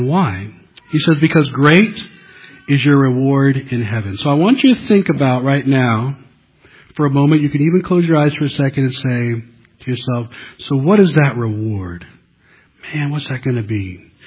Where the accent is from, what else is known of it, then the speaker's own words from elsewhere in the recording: United States; but I'm American, so I don't have to take this kind of persecution.